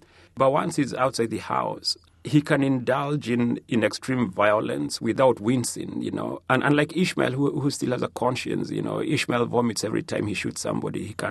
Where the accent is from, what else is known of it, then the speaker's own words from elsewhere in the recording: Kenya; first language Kikuyu; English is a second language; for people like me who can speak Kikuyu and can write in Kikuyu, which Kikuyu is my language, is my first language.